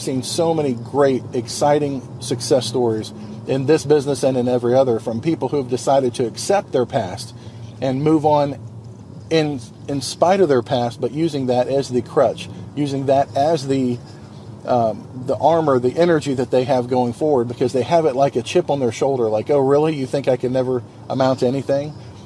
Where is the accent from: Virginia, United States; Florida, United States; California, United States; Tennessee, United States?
Florida, United States; Jacksonville; because he's loves the Jacksonville Jaguars, and I grew up in Jacksonville, and he has to be unique.